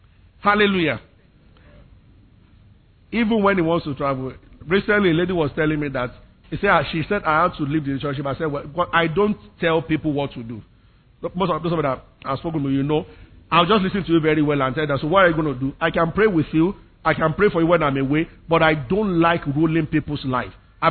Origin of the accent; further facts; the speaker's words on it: Abeokuta, Ogun, Nigeria; now in Lagos, Nigeria; When I came to Lagos, I grew up in Abeokuta. I went to Investor Ibadan. So, I never had any business with Lagos.